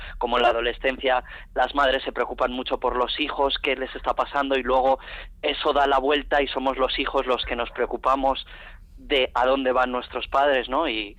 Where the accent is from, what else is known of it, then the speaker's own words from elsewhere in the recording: Barakaldo, Basque Country, Spain; yo como soy de Barakaldo, pues espero que nos lleve